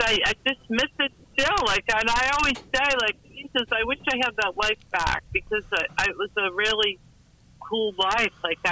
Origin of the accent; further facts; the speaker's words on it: Bedford, Massachusetts, United States; I come from Bedford, Mass, and now all of a sudden I'm in this bomb thing with.